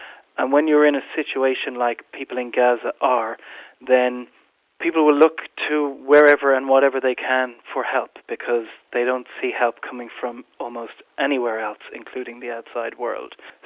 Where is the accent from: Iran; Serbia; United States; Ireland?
Ireland; I'm an Irish person. I was fortunate enough to not live in Northern Ireland and not to have to grow up in the worst part of the Troubles.